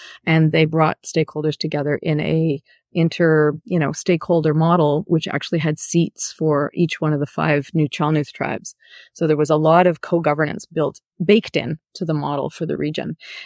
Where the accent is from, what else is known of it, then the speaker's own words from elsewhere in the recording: Waterloo, Ontario, Canada; also born or lived in Ottawa; I was born in Ottawa and then we moved when I was seven to Waterloo. So I grew up in Kitchener-Waterloo.